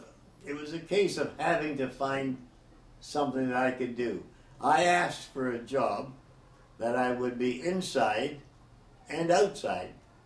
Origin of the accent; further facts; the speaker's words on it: Fort William, Ontario, Canada; I was born in Fort William.